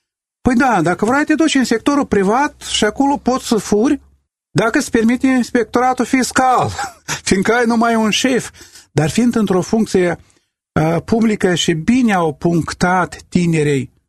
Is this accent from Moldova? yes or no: yes; Moldova; sunt de la noi din Moldova